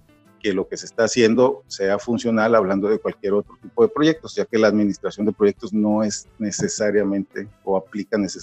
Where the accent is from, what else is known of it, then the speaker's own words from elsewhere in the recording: Veracruz, Mexico; now in Monterrey, Mexico; Yo actualmente vivo en el estado de Nuevo León, en la zona metropolitana de Monterrey, pero soy originario del estado de Veracruz, de una pequeña ciudad allá al sur del estado, pero ya me considero regiomontano de adopción, porque ya tengo aproximadamente 32 años de vivir